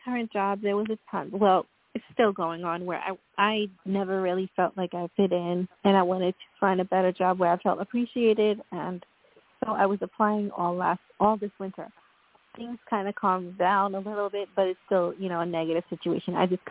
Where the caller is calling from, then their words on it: New York, United States; I'm calling from New York.